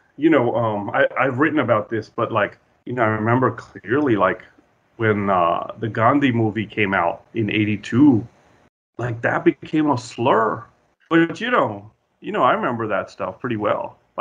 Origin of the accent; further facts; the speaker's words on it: New Jersey, United States; now in Columbus, United States; I'm from New Jersey. So and the East Coast basically.